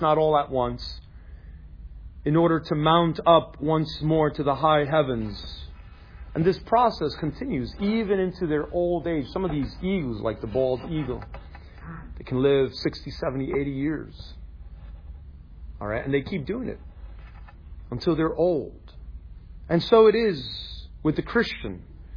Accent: New York City, New York, United States; I grew up in New York City. It was a common thing back in the 80s.

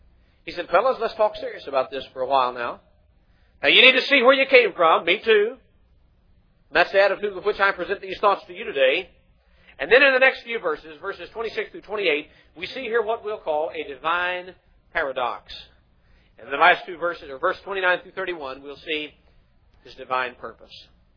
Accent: Kentucky, United States; I was raised in Kentucky. There are a lot of horses in Kentucky.

